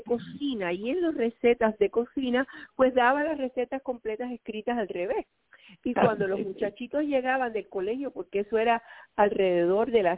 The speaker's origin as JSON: {"language": "Spanish", "country": "Cuba", "lives_now": "United States", "said": "tú sabes que yo soy cubana y mi familia emigró de Cuba en el castrocomunismo"}